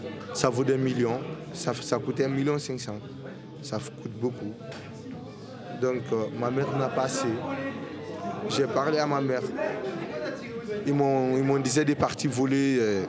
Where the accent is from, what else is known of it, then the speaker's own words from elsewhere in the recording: Kankan Region, Guinea; Je viens de l'Afrique de l'Ouest, la Guinée-Conakry. Moi, j'étais chez moi en Guinée-Conakry. J'étais dans une région qu'on appelle Cancan. Je vivais là-bas.